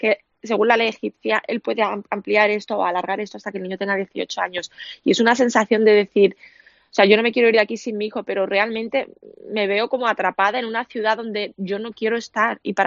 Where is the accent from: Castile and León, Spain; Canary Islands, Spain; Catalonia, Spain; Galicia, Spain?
Catalonia, Spain; Lleida; moved away as an adult; now in Egypt; yo me casé en Lérida, yo soy de Lérida.